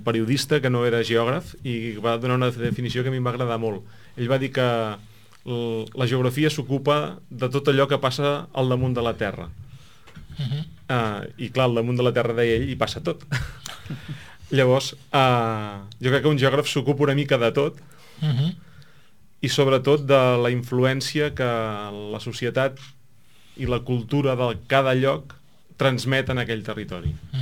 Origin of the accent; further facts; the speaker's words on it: Castellar del Vallès, Catalonia, Spain; Jo soc de Castellà del Vallès, i el que ens quedava més a prop a casa era Sant Llorenç del Munt.